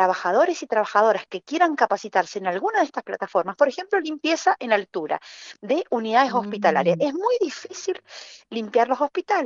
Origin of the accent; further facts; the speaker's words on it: San Juan, Argentina; ¿en qué somos buenos los sanjuaninos